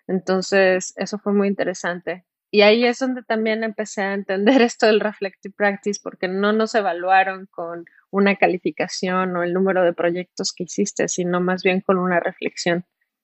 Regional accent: Mexico; Pues yo originalmente soy del Caribe, entonces de la parte del Caribe de México.

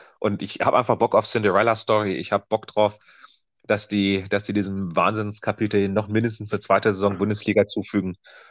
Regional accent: Bremen, Germany; wünscht man sich als Bremer, dass Bayern nicht Meister wird

